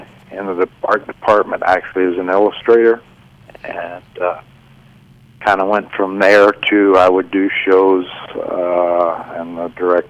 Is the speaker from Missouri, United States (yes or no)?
no; Stamford, Kentucky, United States; I grew up in a small town in Kentucky called Stamford, Kentucky.